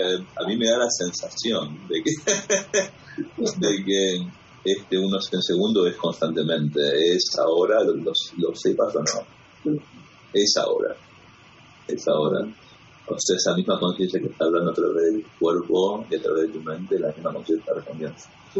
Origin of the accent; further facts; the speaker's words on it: Argentina; born there; Nací en Argentina